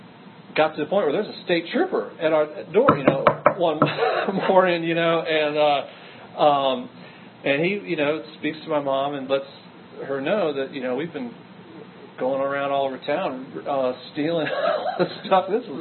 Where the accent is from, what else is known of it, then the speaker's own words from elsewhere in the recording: Williamsburg, Virginia, United States; also born or lived in Connecticut; I grew up in Williamsburg, Virginia. Had some time in Connecticut, a couple trips back and forth.